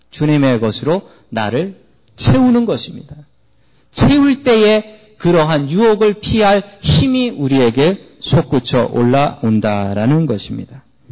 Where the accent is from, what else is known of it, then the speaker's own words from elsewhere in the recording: Seoul, South Korea; 저의 고향은 서울 봉천동입니다. 봉천동에서 참 많이 자랐습니다.